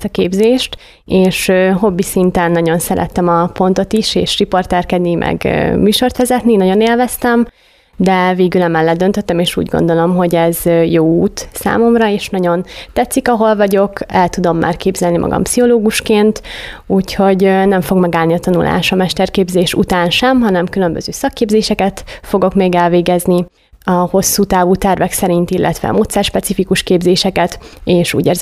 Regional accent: Kiskunhalas, Bács-Kiskun, Hungary; Szeged így kiskunhalasiként is nagyváros számomra is

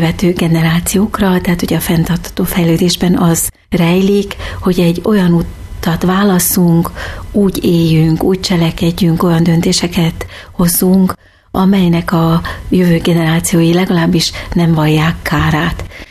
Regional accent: Switzerland; moved away as an adult; now in Hungary; Én menekültként kerültem, tehát Svájcba, és ott nőttem fel, ott jártam iskolába, érettségiztem, jártam egyetemre, vállalkoztam, éltem, dolgoztam. Körülbelül 25 évig, 25 év után döntöttünk úgy férjemmel, hogy haza költözünk Magyarországra.

